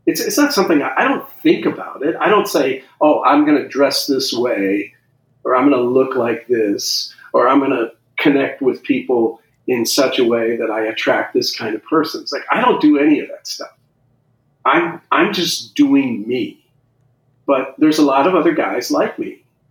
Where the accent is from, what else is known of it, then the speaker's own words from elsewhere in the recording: Scotland, United Kingdom; I'm Scottish, right?